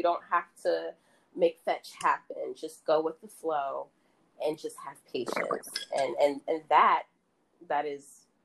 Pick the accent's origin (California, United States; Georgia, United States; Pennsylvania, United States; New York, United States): New York, United States; I'm a New Yorker. Everything has to be fast, fast, fast.